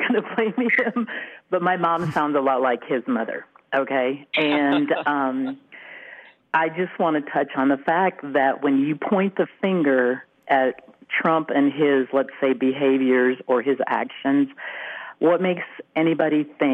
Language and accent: English; South Dakota, United States; And I'm a farmer from the Midwest. I grew up in a ranch in South Dakota.